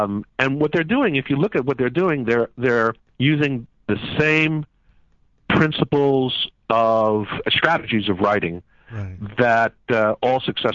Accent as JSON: {"language": "English", "town": "New York City", "region": "New York", "country": "United States", "tie": "born or raised there", "said": "I think it has to do with growing up on the Lower East Side of New York in a family of immigrants."}